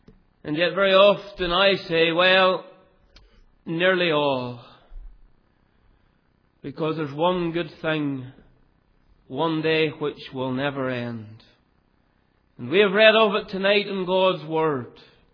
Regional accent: Cullybackey, Northern Ireland, United Kingdom; born there; I was brought up in a Christian home. And I was born in Culibacky, just outside of Ballymena.

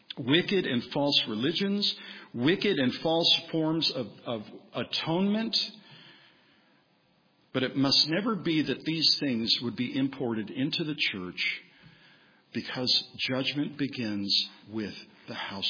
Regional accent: Redlands, California, United States; I came back to my hometown of Redlands

